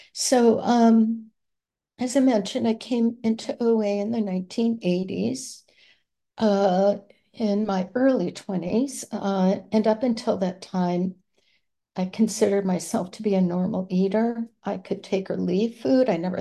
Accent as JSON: {"language": "English", "country": "Cyprus", "said": "I'm from Cyprus and my internet is unstable"}